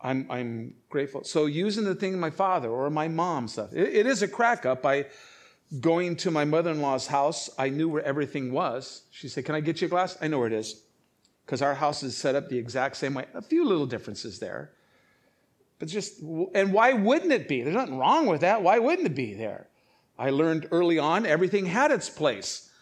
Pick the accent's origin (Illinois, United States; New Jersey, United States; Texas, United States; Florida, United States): Illinois, United States; Chicago; born there; also born or lived in California; I'm a Midwest boy. I was born in Chicago. I started out in Chicago. I'm a Midwest kid all the way. I did time out in California.